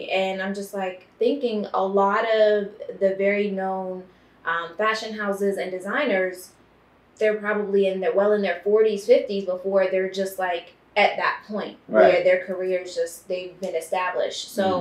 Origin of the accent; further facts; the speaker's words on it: Baltimore, Maryland, United States; I'm from Baltimore, Maryland.